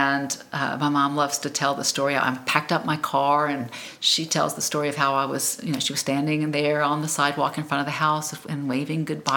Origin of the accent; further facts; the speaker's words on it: New Orleans, Louisiana, United States; I had three siblings. We grew up in Lake Vista in New Orleans. That's where our home was.